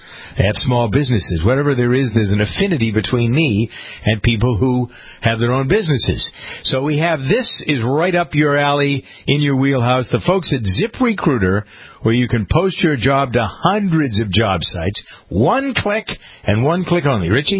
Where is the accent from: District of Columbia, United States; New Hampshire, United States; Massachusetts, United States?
Massachusetts, United States; Framingham; We have a new government in my hometown of Framingham, Mass.